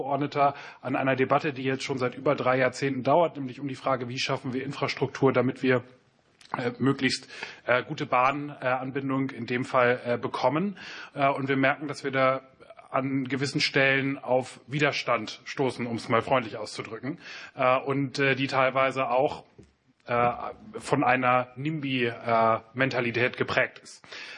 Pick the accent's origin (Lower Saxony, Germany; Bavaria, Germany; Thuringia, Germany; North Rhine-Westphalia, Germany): Lower Saxony, Germany; Ich komme selber aus Niedersachsen